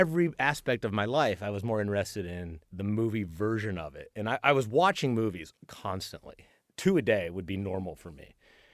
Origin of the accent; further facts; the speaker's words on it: Lawrence, Kansas, United States; I'm from Lawrence, Kansas, which is, it's Bloomington